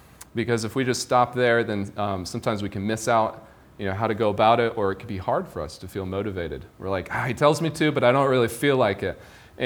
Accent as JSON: {"language": "English", "country": "United States", "said": "And as an American, I don't like being told what to do."}